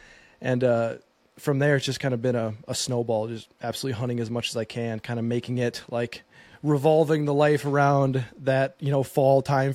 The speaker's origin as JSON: {"language": "English", "region": "Minnesota", "country": "United States", "tie": "born or raised there", "said": "I grew up here in Minnesota, just whitetail hunting, kind of casual, like rifle season type stuff."}